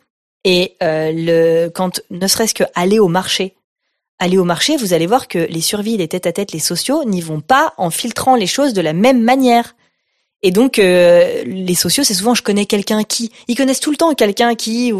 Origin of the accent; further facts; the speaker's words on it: France; je suis française